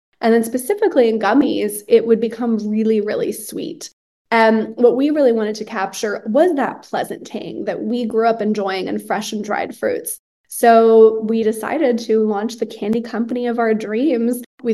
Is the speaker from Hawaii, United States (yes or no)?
yes; Hawaii, United States; I was born and raised in Hawaii. My mother is an immigrant from Iran.